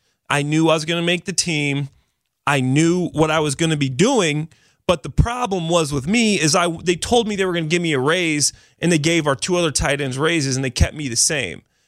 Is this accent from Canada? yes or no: no; Chicago, Illinois, United States; I'm a Bears fan. I'm from Chicago.